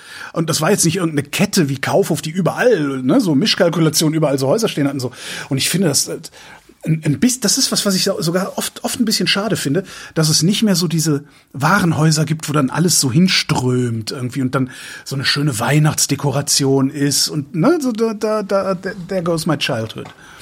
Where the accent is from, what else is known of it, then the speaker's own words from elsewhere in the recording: Erftstadt, North Rhine-Westphalia, Germany; Urban, gab's bei uns in Erftstadt, also wo ich zur Schule gegangen bin, das ist ja so eine Samtgemeinde aus, ich glaube, 14 Orten oder so.